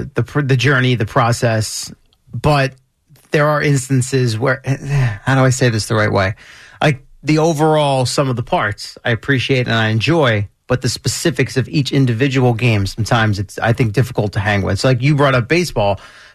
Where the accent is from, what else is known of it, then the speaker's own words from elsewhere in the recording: Washington, D.C. area, United States; also born or lived in New York; So, like, I'm a New Yorker, but I grew up in a D.C. suburb in sort of a unique situation.